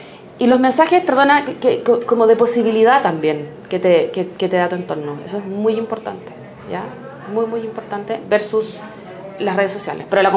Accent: La Serena, Coquimbo, Chile; yo me acuerdo, yo soy de La Serena

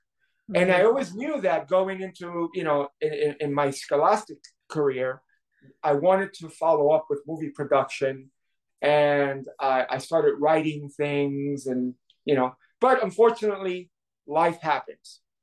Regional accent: New York City, New York, United States; I grew up in the Bronx in the 70s, probably one of the most difficult places to be a kid back in the 70s.

